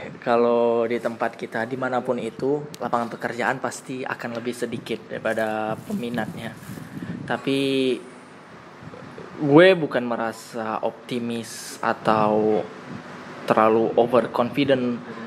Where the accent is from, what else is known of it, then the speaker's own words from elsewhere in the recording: Jambi, Indonesia; Bahkan untuk daerah gue sendiri, di SMA kita, di Jambi